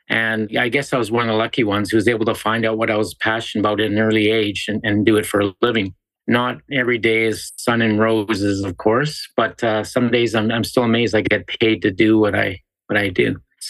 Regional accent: Nanaimo, British Columbia, Canada; I grew up in Nanaimo, British Columbia, which is 30 kilometers, which is say 20 miles from Vancouver. So 20 miles of water, just on the east coast of Vancouver Island, close to the 49th parallel. Southern Canada, I guess.

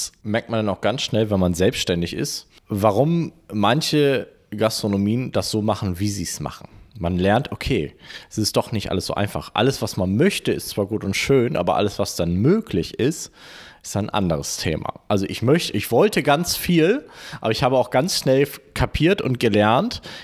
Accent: Bremen, Germany; ich komme ja aus Bremen und meine Großeltern lebten in Varel, deswegen auch irgendwie der Kontakt hier in die Gegend.

